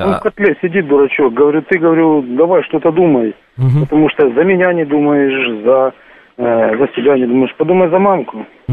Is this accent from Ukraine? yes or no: yes; Ukraine; Я как раз с Украины. Но я, правда, не из Донецкой области.